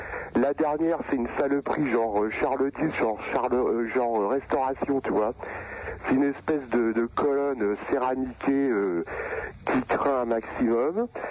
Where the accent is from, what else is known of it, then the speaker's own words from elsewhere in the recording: Toulouse, Occitanie, France; Je suis de Toulouse.